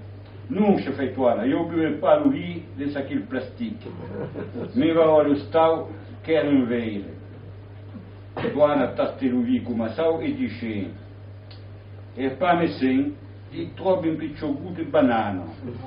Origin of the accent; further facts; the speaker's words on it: Bordeaux, Nouvelle-Aquitaine, France; Ah, moi je suis de Bordeaux, et pas de mes mains près Bordeaux.